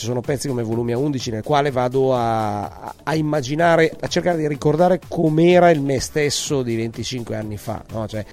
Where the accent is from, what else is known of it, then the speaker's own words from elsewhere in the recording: Lombardy, Italy; Sì, sono nato e cresciuto e ci sono ritornato.